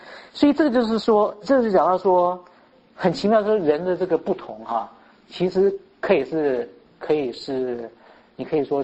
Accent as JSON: {"language": "Chinese", "country": "Taiwan", "said": "就我们都是从台湾来"}